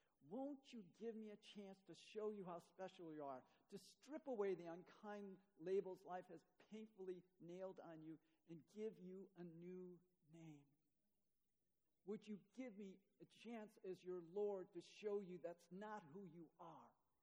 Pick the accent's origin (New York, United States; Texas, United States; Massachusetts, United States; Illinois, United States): Illinois, United States; Chicago; I grew up, I was born in Chicago, so I am not a country boy.